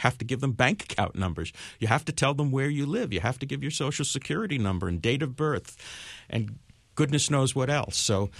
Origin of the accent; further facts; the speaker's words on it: Ware, Massachusetts, United States; I know that a number of years ago in my hometown of Ware